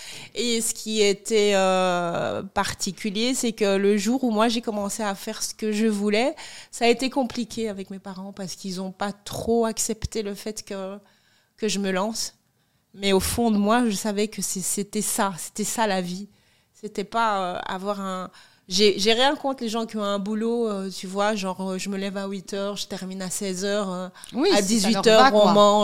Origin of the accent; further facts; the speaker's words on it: Kinshasa, DR Congo; Je suis congolaise.